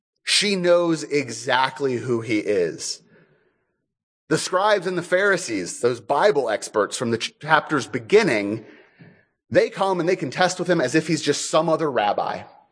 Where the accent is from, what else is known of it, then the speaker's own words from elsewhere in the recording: Sierra Vista, Arizona, United States; You all know that I'm from Sierra Vista.